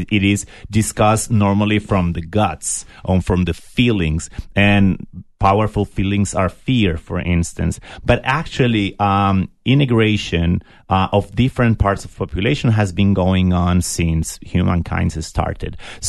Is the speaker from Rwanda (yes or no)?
no; Sonora, Mexico; now in Tucson, United States; And I am from Sonora State, so when the diplomatic career gave me the opportunity to come to Tucson, I felt it like coming back home